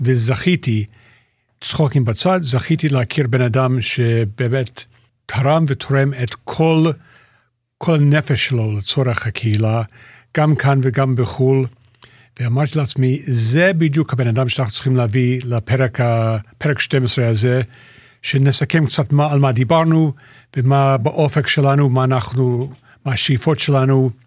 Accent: Toronto, Ontario, Canada; ומסתבר שמייקל ואנוכי גדלנו ביחד בטורונטו. קצת יותר מבוגר ממני בכמה שנים, לא כל כך הרבה שנים. גדלנו באותו בית כנסת

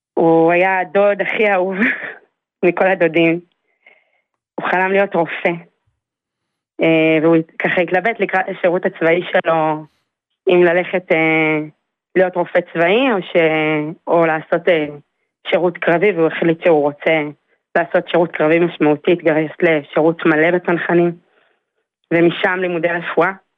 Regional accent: Karnei Shomron, West Bank, Palestine; גדלנו בקרני שומרון.

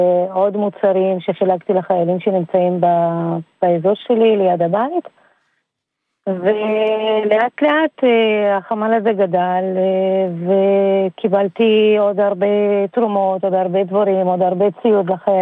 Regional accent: Lebanon; now in Israel; אני במקור לבנונית.

